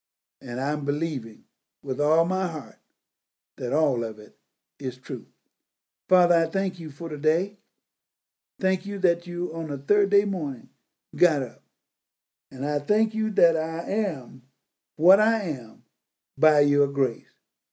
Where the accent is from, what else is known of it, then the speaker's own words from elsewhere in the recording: Mississippi, United States; born there; And this was a rich white lady who lived in the city where I was born in Bahia, Mississippi.